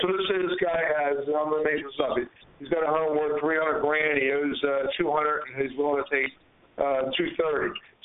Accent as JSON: {"language": "English", "region": "New Jersey", "country": "United States", "said": "Hey, I'm aggressive, man. I'm from New Jersey."}